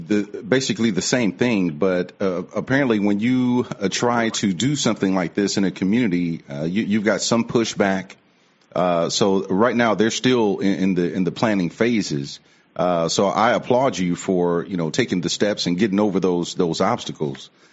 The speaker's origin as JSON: {"language": "English", "town": "Akron", "region": "Ohio", "country": "United States", "tie": "born or raised there", "said": "And you kind of reminded me of how we grew up in Akron, Ohio. I mean, it was the snow belt. A lot of people don't realize how cold it gets up there."}